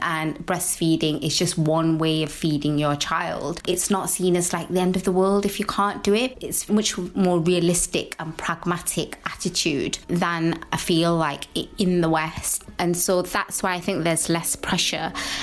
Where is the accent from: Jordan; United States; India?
India; I'm Indian and my family are Muslim.